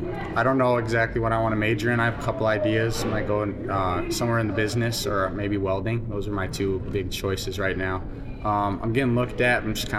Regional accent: Minnesota, United States; I'm originally from Minnesota, and my mom's from Ohio

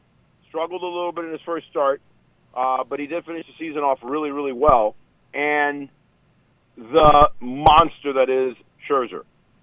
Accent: Miami, Florida, United States; I grew up in Miami, didn't have baseball, Major League Baseball

